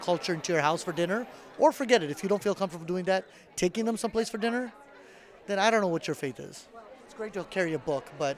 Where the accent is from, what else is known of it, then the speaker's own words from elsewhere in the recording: New York City, New York, United States; now in Utica, United States; My parents, my mom and dad, were born in South India. I was born in New York City, so I feel American, but as my skin color would tell you, I'm Indian.